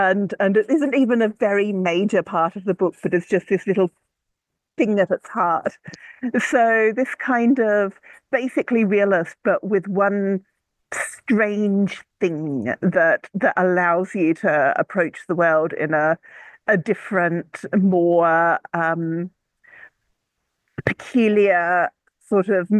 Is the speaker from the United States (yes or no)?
no; Australia; And I'm from Australia, right? We don't have attics.